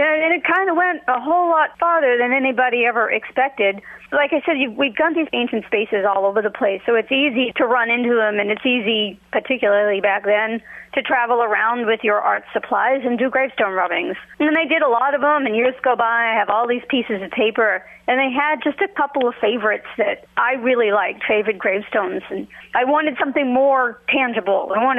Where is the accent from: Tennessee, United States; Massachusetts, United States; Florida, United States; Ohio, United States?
Massachusetts, United States; I grew up in Massachusetts, oldest part of the country. We have these old burial grounds in every town and all over the place.